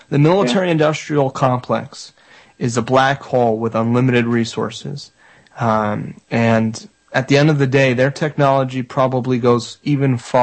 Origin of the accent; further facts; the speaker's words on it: Florida, United States; I grew up in Florida, so I got the hurricanes, so I know hurricanes, and we haven't had a lot of hurricanes recently.